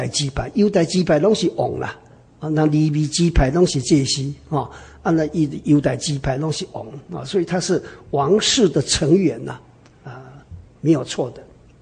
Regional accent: China; 那么太监呢，我们中国人呢一想就这个太监呢就是不能生育嘛

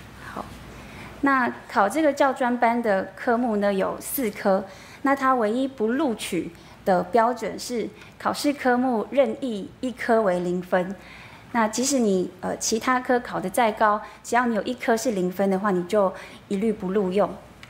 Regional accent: Yilan County, Taiwan; 那我大学毕业之后呢，我就回到宜兰，我是宜兰人，我就回到宜兰找工作。

